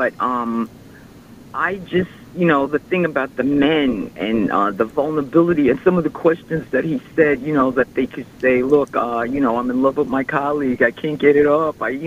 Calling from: New York, United States; from Long Island.

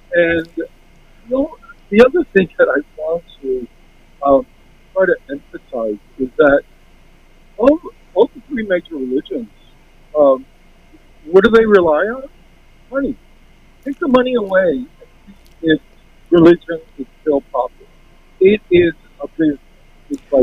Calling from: Jersey City, New Jersey, United States; Jersey City.

